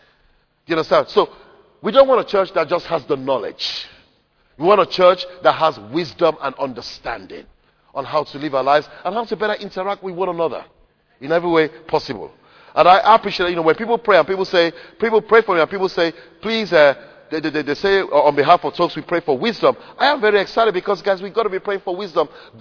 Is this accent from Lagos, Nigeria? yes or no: yes; Lagos, Nigeria; I grew up swimming in Barbeach in Lagos.